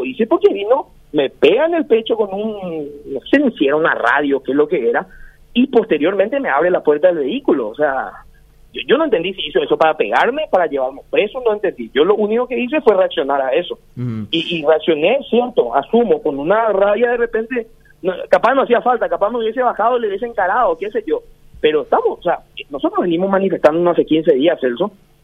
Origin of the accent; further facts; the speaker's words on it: Paraguay; como paraguayos